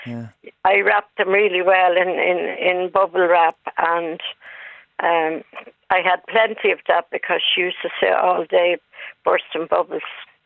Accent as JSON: {"language": "English", "town": "Dublin", "region": "Leinster", "country": "Ireland", "said": "I'm from Dublin."}